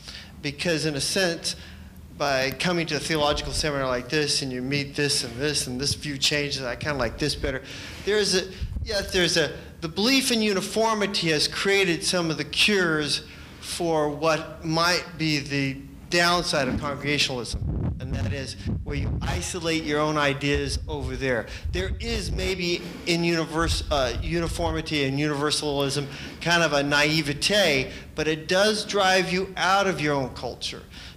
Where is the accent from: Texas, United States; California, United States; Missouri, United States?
California, United States; Maybe my people, I'm Californian more than anything else, so maybe a little bit different Adventism